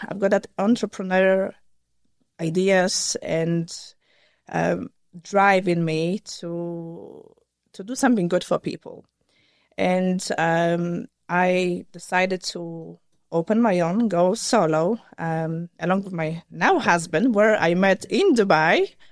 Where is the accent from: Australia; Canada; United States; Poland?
Poland; born there; English is a second language; moved away; also born or lived in United Kingdom; I was born in Poland, and then my family decided to move to UK for better opportunities, and I finished my school in the UK.